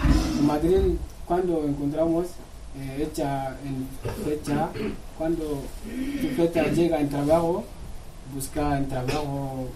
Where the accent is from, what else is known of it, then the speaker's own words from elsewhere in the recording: Mali; Spanish is a second language; now in Burela, Spain; Somos de Mali, sí.